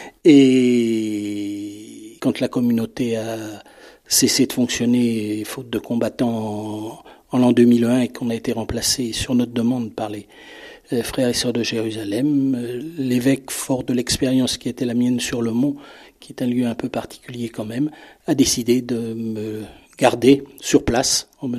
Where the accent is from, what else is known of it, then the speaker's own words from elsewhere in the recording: Paris, Île-de-France, France; Je suis parisien d'origine, j'ai vécu 30 ans à Paris.